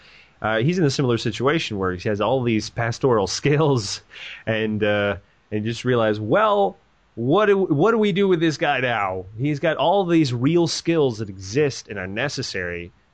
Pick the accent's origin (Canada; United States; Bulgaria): Canada; I'm a Canadian, so we have it pretty sweet up here.